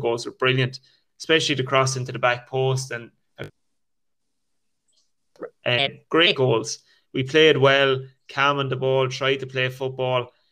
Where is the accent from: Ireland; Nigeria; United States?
Ireland; But at the same time, I think as Irish fans